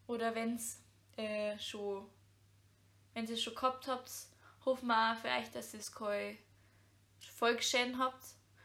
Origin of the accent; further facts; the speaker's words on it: Bavaria, Germany; accent: Bavarian; Wir kommen heute aus Niederbayern und bei uns reden wir halt so.